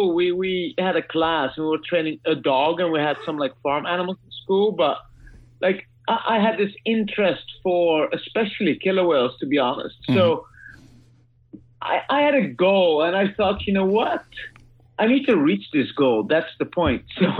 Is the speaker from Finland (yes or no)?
no; Netherlands; English is a second language; I'm as Dutch as you can get it, so...